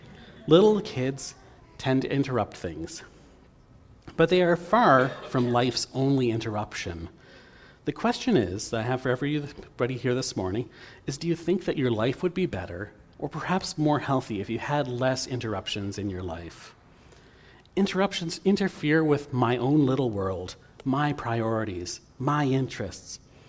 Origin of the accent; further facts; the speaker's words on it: Prince Edward Island, Canada; I grew up in Prince Edward Island. My family had a shore lot.